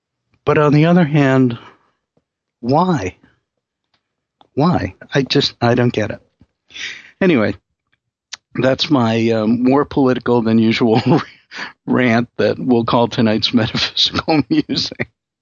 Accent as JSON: {"language": "English", "region": "New York", "country": "United States", "tie": "born or raised there", "said": "I learned this the hard way growing up in New York."}